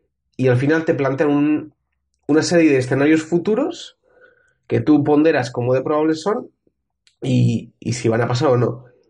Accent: San Sebastián, Basque Country, Spain; Yo soy de San Sebastián, pero me voy a pasar por Madrid

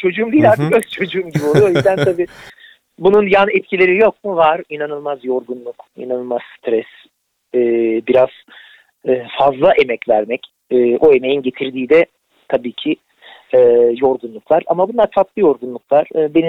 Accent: Trabzon, Turkey; Ben de aslen bir Karadenizli olarak. Trabzonlu olarak. Bizim aslımız Trabzonlu.

